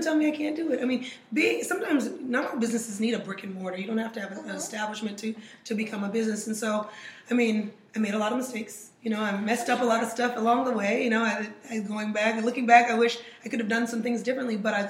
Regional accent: Oklahoma City, Oklahoma, United States; Because I'm originally from Oklahoma City, so I went to an art school there, or high school there

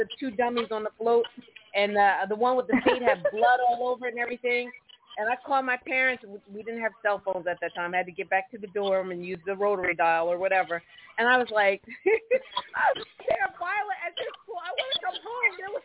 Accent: New Jersey, United States; I'm from New Jersey, and my freshman year, I was on the freshman float at Carolina.

